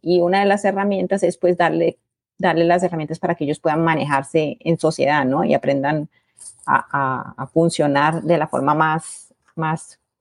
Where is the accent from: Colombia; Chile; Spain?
Colombia; now in United States; yo soy de Colombia